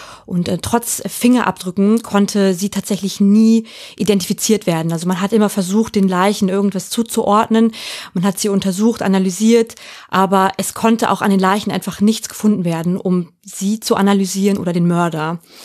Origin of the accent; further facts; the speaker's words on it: Hanover, Lower Saxony, Germany; nehme ich euch heute mit nach Hannover, meiner Heimat, und zwar in die 70er Jahre.